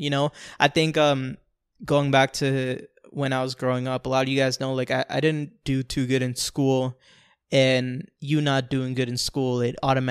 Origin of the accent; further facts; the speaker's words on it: New York, United States; born there; when I was born in New York, there was a family that lived in the floor above us